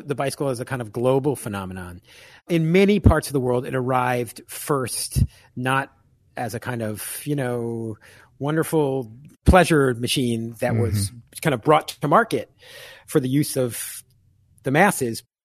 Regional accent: New York, United States; a city like New York, for instance, just to use the example of my hometown

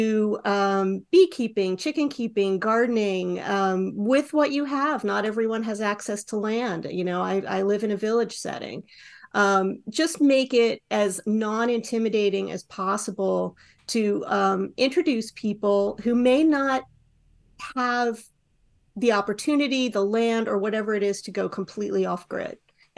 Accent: United States; I grew up in Pennsylvania, New Jersey, and for the first 35 years of my life, I had a pretty typical suburban life.

